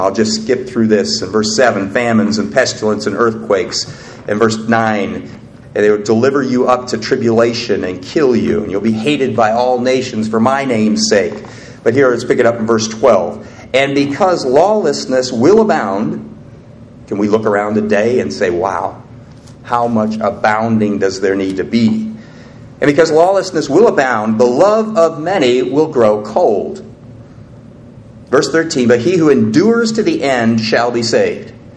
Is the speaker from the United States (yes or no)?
yes; Portland, Oregon, United States; I grew up in the Portland, Oregon area where it rains 9 months out of the year.